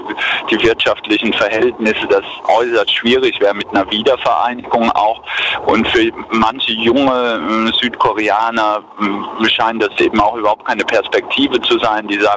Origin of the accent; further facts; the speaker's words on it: Germany; für uns als Deutsche, Thema geteiltes Land, ist ja auch immer ein dankbarer Rückblick in unsere Vergangenheit